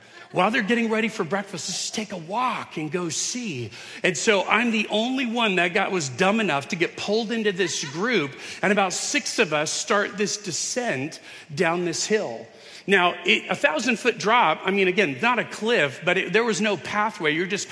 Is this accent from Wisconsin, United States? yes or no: no; Yucaipa, California, United States; Joanna and I grew up in Yucaipa, so it was the San Bernardino Mountains up above.